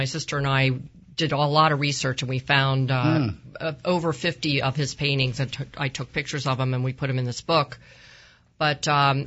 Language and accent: English; Worcester, Pennsylvania, United States; I listened to WMMR when I was in high school because I grew up out in Montgomery County, a little town called Worcester, which is near Lansdale.